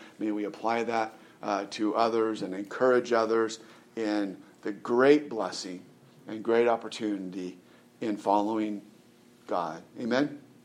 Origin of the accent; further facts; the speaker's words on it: California, United States; So, you know, we're from California. We've seen a lot of earthquakes.